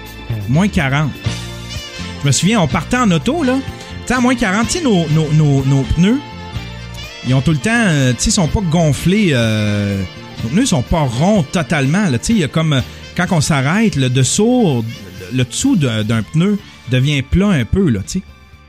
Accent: Rouyn-Noranda, Quebec, Canada; Puis il n'y a pas à dire, je viens de l'Abitibi, tu sais. Je viens de Rouyn.

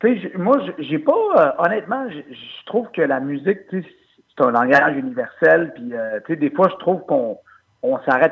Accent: Quebec, Canada; accent: joual; on avait notre accent joual, puis on rappait comme on parlait.

